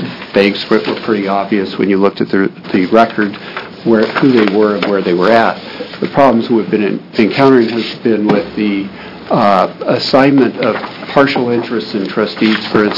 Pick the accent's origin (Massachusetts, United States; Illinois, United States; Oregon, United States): Oregon, United States; Eugene; I'm an attorney from Eugene, Oregon